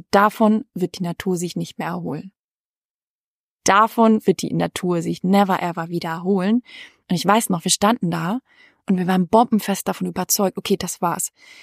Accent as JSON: {"language": "German", "country": "Sweden", "tie": "born or raised there", "lives_now": "Germany", "said": "Und ich bin selber am Meer aufgewachsen, ich bin ja in Schweden aufgewachsen, am Meer"}